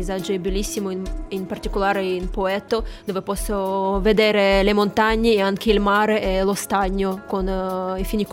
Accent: Novosibirsk, Novosibirsk Oblast, Russia; Italian is a second language; now in Cagliari, Italy; La Russia, più preciso la Siberia, la città Novosibirsk.

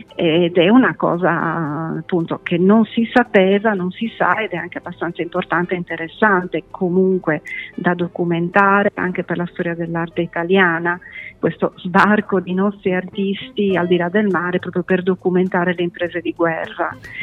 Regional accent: Sardinia, Italy; noi come sardi e Sardegna eravamo visti come un esotismo della porta accanto

